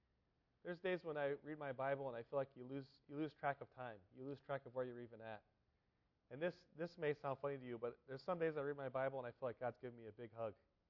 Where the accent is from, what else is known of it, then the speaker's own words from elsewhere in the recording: California, United States; I grew up in California, and where I grew up, we'd only get a few inches of rain.